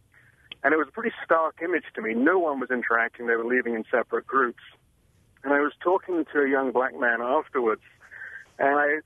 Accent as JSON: {"language": "English", "region": "London", "country": "United Kingdom", "moved": "yes", "lives_now": "Chicago, United States", "said": "I'm originally from London, live in Chicago."}